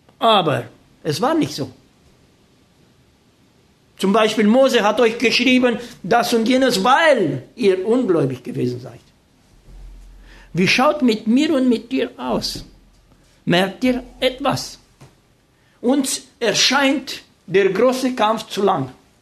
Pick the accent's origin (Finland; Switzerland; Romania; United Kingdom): Romania; now in Germany; Ich war in einer Universität in den USA und ich sagte, wir kommen aus Deutschland, aber ursprünglich stammen wir aus Rumänien.